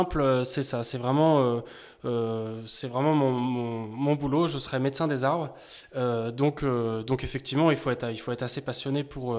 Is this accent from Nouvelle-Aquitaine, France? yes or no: no; Lille, Hauts-de-France, France; also born or lived in Vendée; En fait, moi, je suis originaire de Lille. Mes 10 premières années, jusqu'à mes 10 ans, donc j'habitais en plein centre-ville avec beaucoup de bruit, etc., beaucoup de pollution. Ensuite, à mes 10 ans, je me suis retrouvé au fin fond de la Vendée, en pleine campagne, au milieu de la forêt.